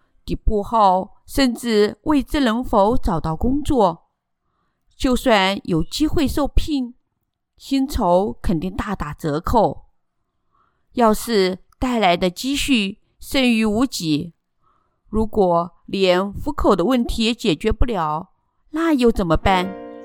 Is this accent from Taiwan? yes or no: no; Hong Kong; 我和先生都是土生土长的香港人，30多年在这个熟悉的地方生活，一切才刚安定下来。